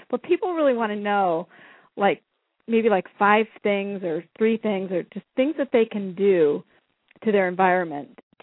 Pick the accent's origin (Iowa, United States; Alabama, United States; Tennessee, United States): Iowa, United States; also born or lived in Minnesota / California; now in Maine, United States; I mean, I was raised in Iowa and born in Minnesota, and I lived in California, and now I'm in Maine.